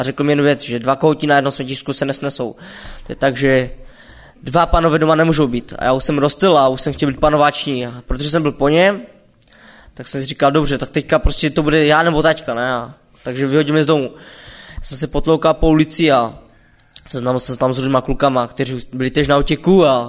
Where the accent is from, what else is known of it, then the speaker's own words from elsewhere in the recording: Karviná, Moravian-Silesian Region, Czechia; jak jste slyšeli, a pocházím z Karviné a pocházím z nevěřící rodiny. A no teď už jsem věřící